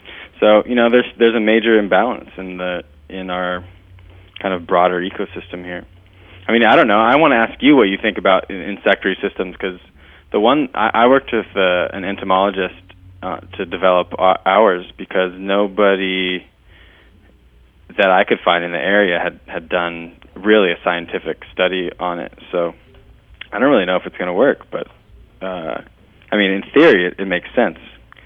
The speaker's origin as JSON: {"language": "English", "town": "Winters", "region": "California", "country": "United States", "tie": "born or raised there", "said": "I grew up in Winters, California, in an agricultural background. My family grows walnuts and almonds over there."}